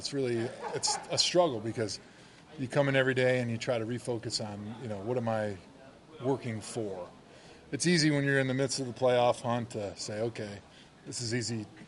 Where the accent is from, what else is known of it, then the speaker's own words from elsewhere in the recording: Wisconsin, United States; Because I remember growing up in Wisconsin